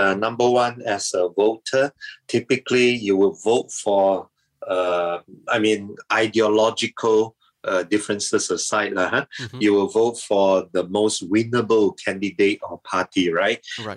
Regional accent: Sabah, Malaysia; Warisan, even though I'm also from Sabah

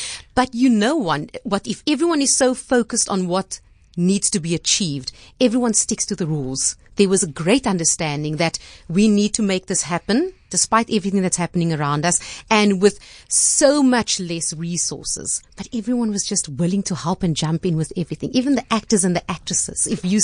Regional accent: Somerset West, Western Cape, South Africa; It was Anine Ferreira. She's got Ferreira Couture in Somerset West.

